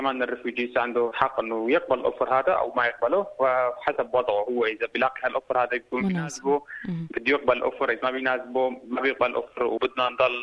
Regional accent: Syria; moved away as an adult; now in Australia; انا جيت من سوريا ب 2015، وصلت لاستراليا.

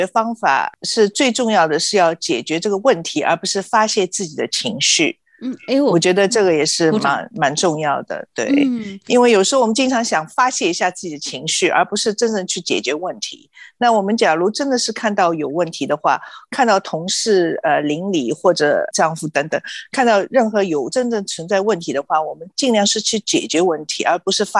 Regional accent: Shanghai, China; accent: Shanghainese; 然后我们上海话听的人，我们上海话也有句怼的话

